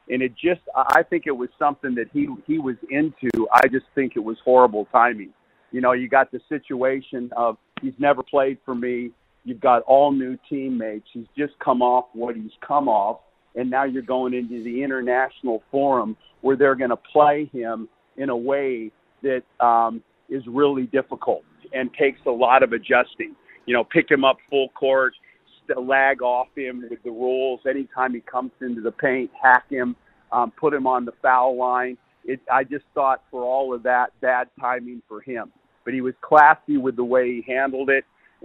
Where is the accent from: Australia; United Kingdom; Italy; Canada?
Australia; as an Australian viewer, it's a piece that the national teams never had.